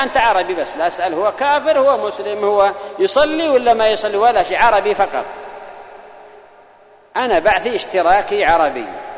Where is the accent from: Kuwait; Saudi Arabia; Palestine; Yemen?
Yemen; وفي بلادنا اليمن مرة قد لعبوا كرة في بعض الدول وفاز